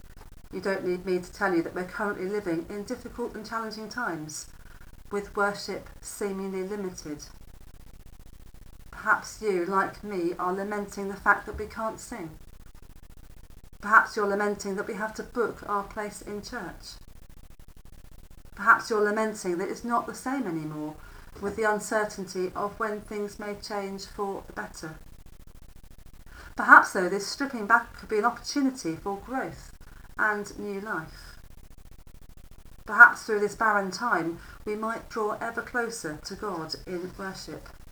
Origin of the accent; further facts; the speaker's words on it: Watford, East of England, United Kingdom; There was a true story of a church in Watford, my hometown, some years ago